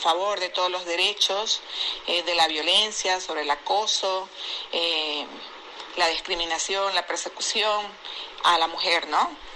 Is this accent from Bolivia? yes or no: yes; La Paz, Bolivia; born there; Si bien yo nací en La Paz, en un lugar donde hace mucho frío, a una altura de 3.600 metros sobre el nivel del mar, entonces, y de pronto que mis padres, mi mamá, que mi mamá es oriental, es del Beni, una zona amazónica, tierra plana